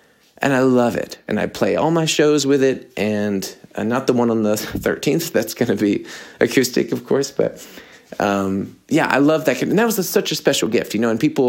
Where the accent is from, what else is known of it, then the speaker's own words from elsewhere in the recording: United States; I'm American in this way